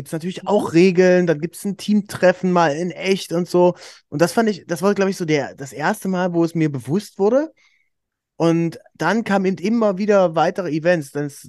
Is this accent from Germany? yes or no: yes; Aken, Saxony-Anhalt, Germany; also born or lived in Halle / Leipzig; now in United States; Ich komme eigentlich aus Aachen an der Elbe, ist ein ganz kleines Städtchen bei Dessau in Sachsen-Anhalt und habe dann in Halle studiert, dann lange in Leipzig gewohnt, 6 Jahre lang